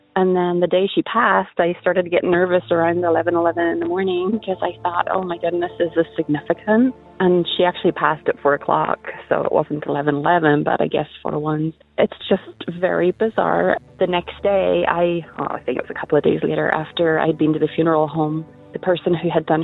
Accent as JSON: {"language": "English", "region": "Northern Ireland", "country": "United Kingdom", "lives_now": "Indiana, United States", "said": "I'm from Northern Ireland, but I live in Indiana."}